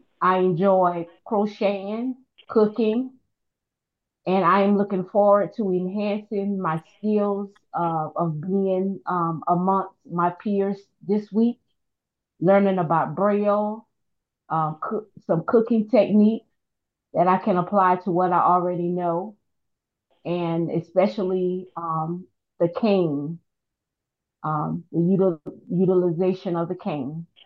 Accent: South Carolina, United States; I am from South Carolina.

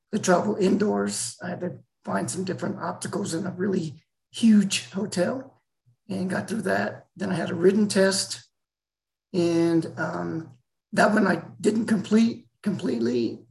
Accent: Alamogordo, New Mexico, United States; I am originally from New Mexico, a town called Alamogordo

